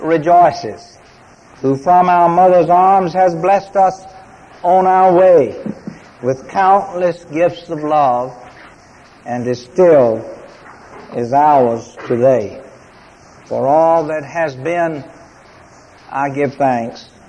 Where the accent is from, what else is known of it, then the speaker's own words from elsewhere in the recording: United States; born there; I was born in America, free, in a Christian home.